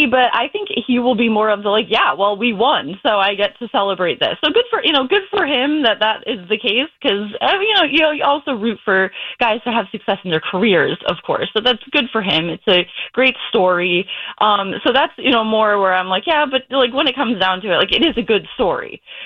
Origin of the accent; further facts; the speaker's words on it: Connecticut, United States; So I grew up in Connecticut. A lot of my friends growing up are Yankee fans